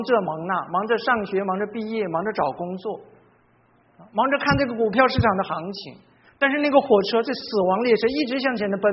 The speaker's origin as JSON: {"language": "Chinese", "country": "China", "said": "我们中国人讲说病急乱投医啊"}